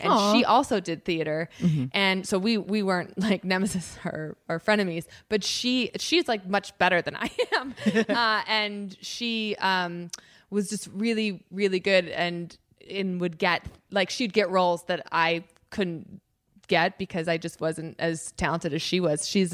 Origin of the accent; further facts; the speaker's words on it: Chicago, Illinois, United States; I'm from the Chicago area, that's where I went to college